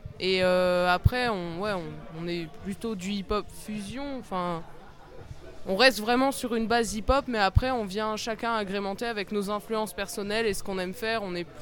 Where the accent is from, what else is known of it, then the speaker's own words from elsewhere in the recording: Nouvelle-Aquitaine, France; Alors, on est tous un peu dispatchés partout, mais à la base, on est du Pays Basque.